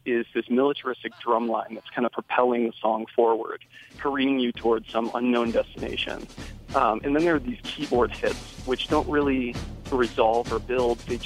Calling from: Golden, Colorado, United States; from Golden, Colorado

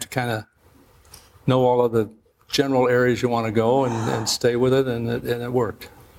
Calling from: Hartford, Connecticut, United States; I'm calling from Hartford, Connecticut, and or Plainville, Connecticut at the time.

